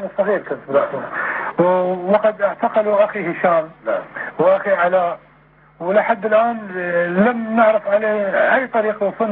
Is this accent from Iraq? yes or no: yes; Iraq; كل العقارات الموجودة وأوراق الطاب وسجلات النفوس وقبور آبائنا وأجدادنا تثبت بأن احنا عراقيين